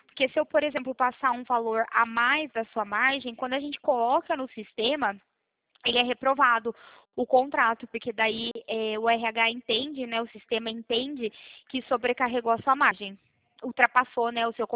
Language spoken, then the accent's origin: Portuguese; Mogi Guaçu, São Paulo, Brazil; Eu sou do Mogi Guaçu, interior de São Paulo.